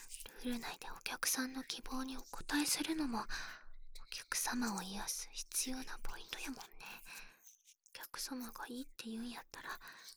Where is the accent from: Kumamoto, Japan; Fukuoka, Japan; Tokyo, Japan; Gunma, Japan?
Fukuoka, Japan; はい、お察しの通り、福岡出身です。方言って、なかなか抜けないんですよね。